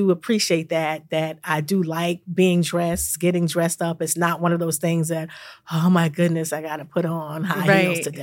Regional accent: New York, United States; now in Syracuse, United States; I'm originally from Long Island, and all of my friends from Long Island

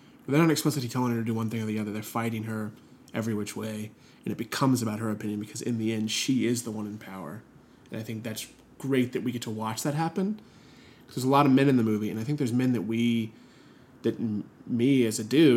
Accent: Oklahoma, United States; I think around family, I'm from Oklahoma, there's a lot of political talk

